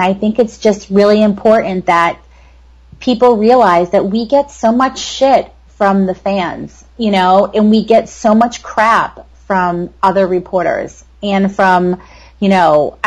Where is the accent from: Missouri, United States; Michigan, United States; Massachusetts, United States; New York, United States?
Massachusetts, United States; Boston; This is my hometown too, and I think I'm the only female reporter from Boston. I think everyone else is a transplant. So I know I have a lot of pride in Boston.